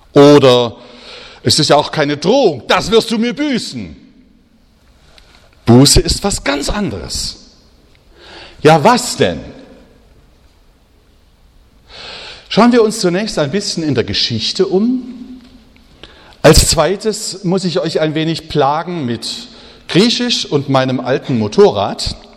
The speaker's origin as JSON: {"language": "German", "town": "Jena", "region": "Thuringia", "country": "Germany", "lives_now": "Gefell, Germany", "said": "ich stamme aus Jena in Thüringen und bin nach 8 Umzügen auch wieder in Thüringen gelandet. Und zwar in Gefell, einem kleinen Ort, genau zwischen Thüringen, Sachsen und Bayern, in dieser Ecke, auf der Thüringer Seite."}